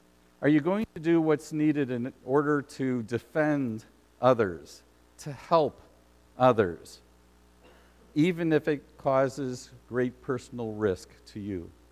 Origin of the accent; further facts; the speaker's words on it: United States; to defend the freedoms and the beliefs that we have as American people. And it's not just our country